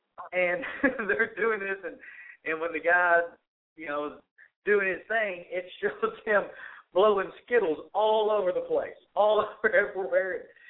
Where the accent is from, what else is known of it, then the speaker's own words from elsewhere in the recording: Texas, United States; I grew up in West Texas. Out in the middle of the cotton fields